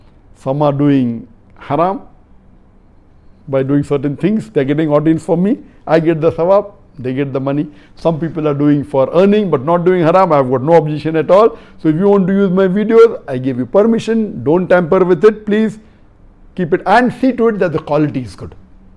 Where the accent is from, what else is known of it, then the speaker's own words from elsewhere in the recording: Pakistan; English is a second language; from Pakistan.